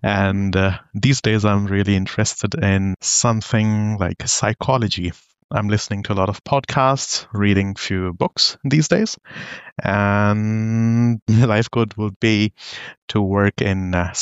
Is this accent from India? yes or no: yes; New Delhi, Delhi, India; English is a second language; now in Germany; I come from India, the capital city, New Delhi. And I have been in Germany for past 8 years now.